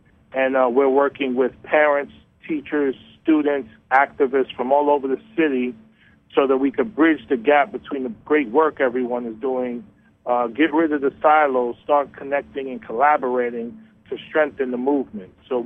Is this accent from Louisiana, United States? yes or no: no; New York City, New York, United States; I'm born and raised in New York City.